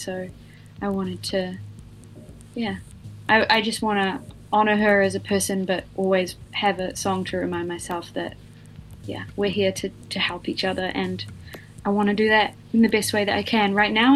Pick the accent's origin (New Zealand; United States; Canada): New Zealand; is that the sort of tall poppy growing up in Aotearoa thing?